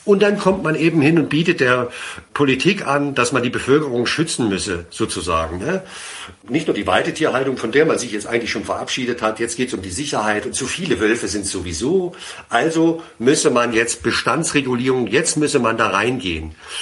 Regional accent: Germany; ich bin ja ein Kind des Ostens, wenn man so will. Ich habe die Wiedervereinigung miterlebt.

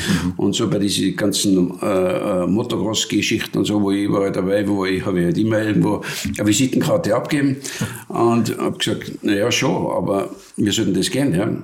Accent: Wörgl, Tyrol, Austria; ja bei Wörgl, über Hennersberg haben wir überall Bergrennen gehabt und ich bin da heute halt immer als kleiner Junge auf die Bäume drum gesetzt

